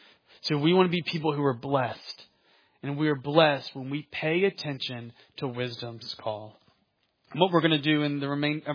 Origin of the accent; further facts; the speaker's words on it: Atlanta, Georgia, United States; I grew up in the Atlanta area.